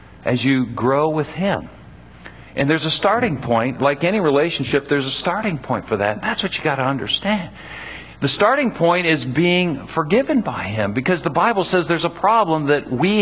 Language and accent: English; United States; A lot of us growing up in America, we've gone through a lot of rituals.